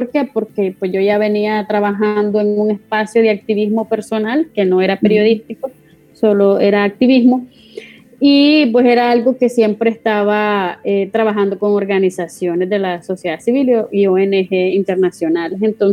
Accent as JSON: {"language": "Spanish", "country": "Nicaragua", "moved": "yes", "lives_now": "Spain", "said": "Yo salí de Nicaragua el 24 de diciembre de 2018 y llegué a España, salí rumbo a El Salvador porque salí en carácter de urgencia."}